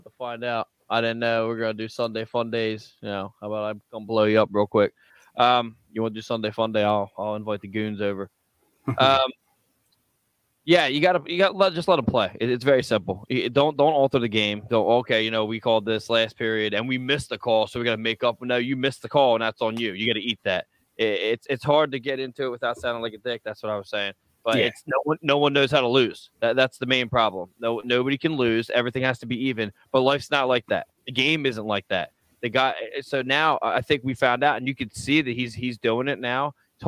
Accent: Pennsylvania, United States; because I was from Delco, and I wasn't from Southern Chester County.

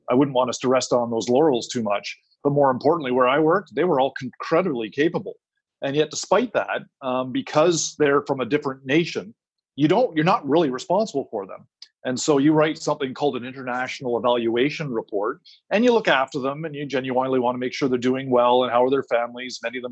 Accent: Canada; And that was my job in NATO, both as a Canadian and then as a NATO officer

